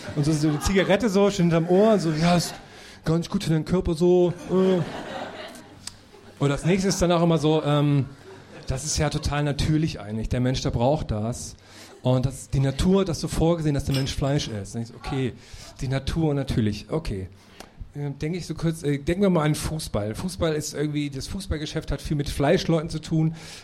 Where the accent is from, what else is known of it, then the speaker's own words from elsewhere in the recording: Thuringia, Germany; außer in meiner Heimat in Thüringen, weil Thüringen ist ja das große Wurstzentrum Deutschlands.